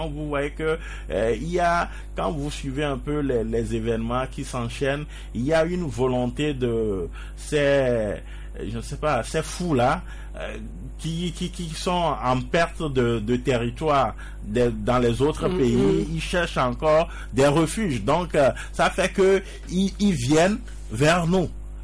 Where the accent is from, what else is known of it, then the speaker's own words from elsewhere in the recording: Togo; je crois que en tant que Togolais, nous devons rester mobilisés